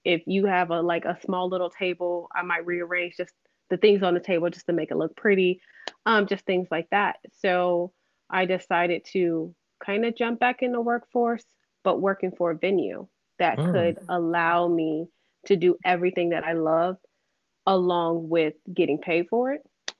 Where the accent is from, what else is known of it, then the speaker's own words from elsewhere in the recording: Chicago, Illinois, United States; now in San Antonio, United States; So I'm born and raised in Chicago